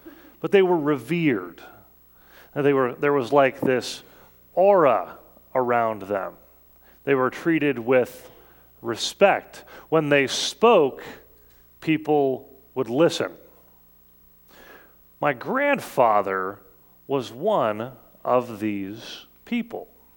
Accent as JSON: {"language": "English", "town": "Sioux City", "region": "Iowa", "country": "United States", "tie": "born or raised there", "said": "Growing up in the Morningside Reformed Church in Sioux City, Iowa, there were gods in the congregation."}